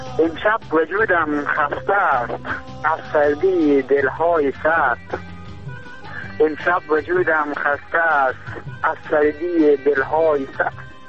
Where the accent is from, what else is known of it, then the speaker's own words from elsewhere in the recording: Herat, Afghanistan; تنها هستم از هراتم کنم